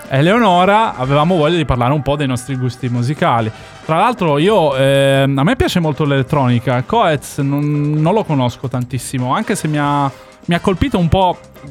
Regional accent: Sicily, Italy; now in Modena, Italy; Infatti, insomma, provenienza, io sono siciliano, modenese d'adozione, ma

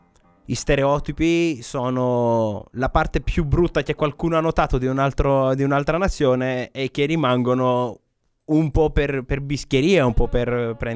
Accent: Greece; Italian is a second language; Ah no, sono greco.

